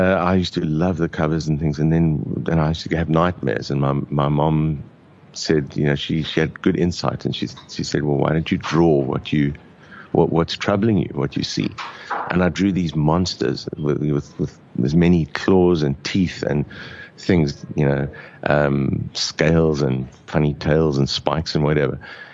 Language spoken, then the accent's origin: English; South Africa; I'm saying I'm from South Africa.